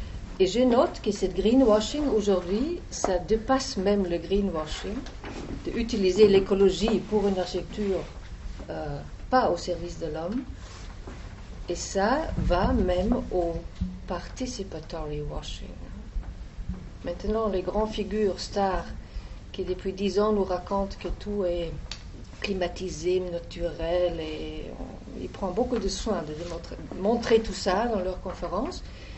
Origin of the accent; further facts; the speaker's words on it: Germany; first language German; French is a second language; now in France; je ne suis pas d'ici, je suis allemande. Ma langue, merci, est la langue allemande.